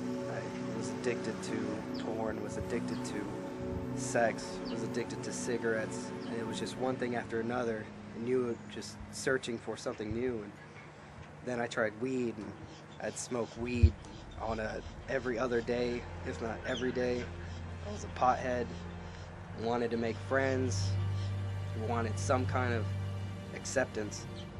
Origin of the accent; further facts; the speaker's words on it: Bowling Green, United States; you know, growing up. I grew up here in Bowling Green.